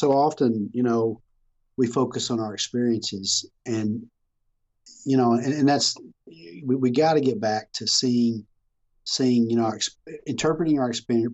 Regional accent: Texas, United States; Yeah, I'm from Texas, so I love pecans.

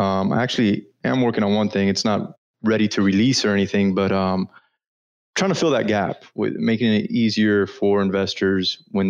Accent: Miami, Florida, United States; now in -; grew up in South Florida, Miami. My parents were both Cuban-Americans, or sorry, I'm Cuban-Amer

